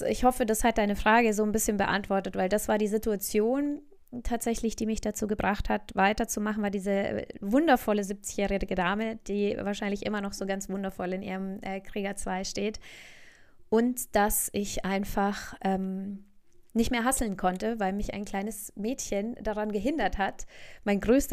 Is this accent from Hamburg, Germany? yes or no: no; Munich, Bavaria, Germany; ich bin in Schwabing aufgewachsen, in der Hohenzollernstraße